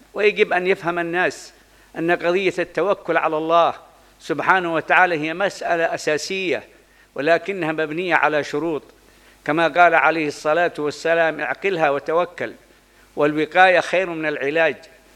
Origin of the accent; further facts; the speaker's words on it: Yemen; ونخص في بلدنا اليمن ما حل بها عموما وما حل بعدن خصوصا